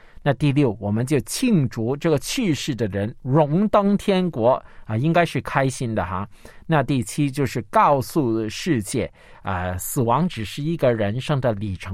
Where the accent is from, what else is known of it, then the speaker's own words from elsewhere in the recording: China; 像不像我们中国人纪念头七尾七的那个时间？